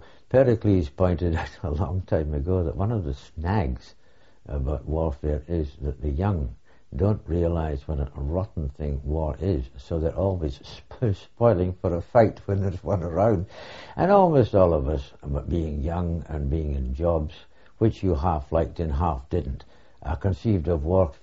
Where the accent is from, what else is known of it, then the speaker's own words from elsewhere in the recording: Dundee, Scotland, United Kingdom; also born or lived in British Columbia, Canada; I was born in British Columbia in 1919, the son of a Scottish immigrant to these parts, who came from the area where I'm speaking now, the Dundee area.